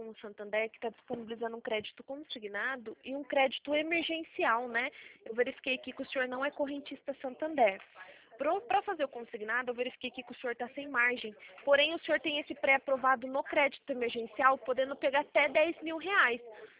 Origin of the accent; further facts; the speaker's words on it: Itatiba, São Paulo, Brazil; aqui de Itatiba, do interior de São Paulo.